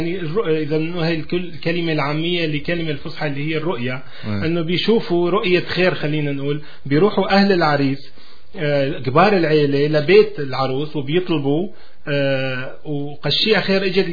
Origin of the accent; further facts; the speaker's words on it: Damascus, Damascus Governorate, Syria; born there; أنت مثل ما قلت أنا ولدت بدمشق